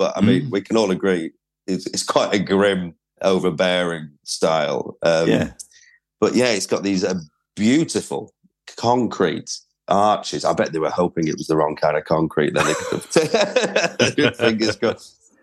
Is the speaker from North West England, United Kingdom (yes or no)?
yes; Preston, North West England, United Kingdom; moved away as an adult; I was, yeah. But I did leave. I think a lot of people find it hard to place my accent. Because I left at 18 and then didn't really return.